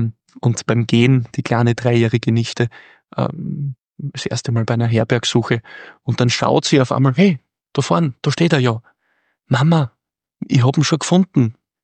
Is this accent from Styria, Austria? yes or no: yes; Styria, Austria; Das ist gerade im ländlicheren Bereich, ich komme aus dem Bezirk Weiz, auch aus dem ländlicheren Bereich, durchaus etwas Mögliches.